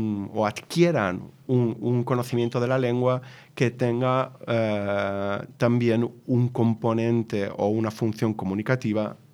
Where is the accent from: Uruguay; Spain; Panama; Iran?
Spain; Valencian Community; first language Valencian; Spanish is a second language; para una persona como yo, valenciano hablante